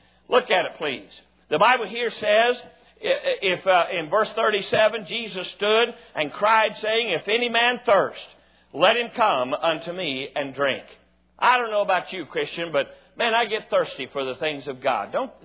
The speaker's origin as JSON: {"language": "English", "region": "West Virginia", "country": "United States", "tie": "born or raised there", "said": "I grew up down on Campbell's Creek in West Virginia. And my grandfather had a well outside his house."}